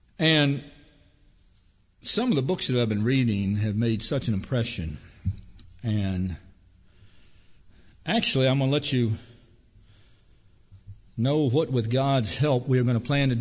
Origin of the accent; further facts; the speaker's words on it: Franconia, Virginia, United States; and I'm one of the unique individuals who's actually grew up in this Franconia, Springfield area. I was born in Alexandra Hospital.